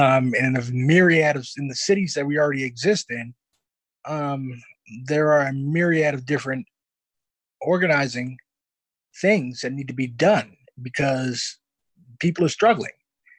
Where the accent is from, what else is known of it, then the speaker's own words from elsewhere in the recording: St. Louis, Missouri, United States; Well, as you may well know, I'm from St. Louis, and the incident that politicized a lot of people here was the police murder of Michael Brown